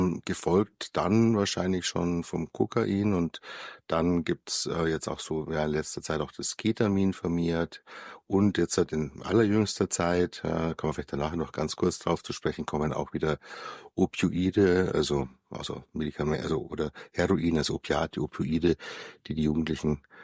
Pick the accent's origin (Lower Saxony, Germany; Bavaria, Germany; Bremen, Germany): Bavaria, Germany; Munich; Ich bin Facharzt für Psychiatrie und Psychotherapie. Wie man wahrscheinlich hört, bin ich Münchner. Habe auch hier in München studiert, Medizin studiert